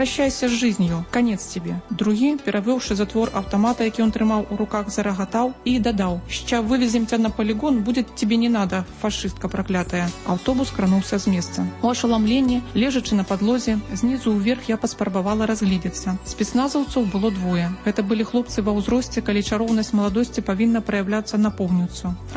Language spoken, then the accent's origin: Ukrainian; Belarus; Ukrainian is a second language; Ми білоруси. Тут нема про що говорити.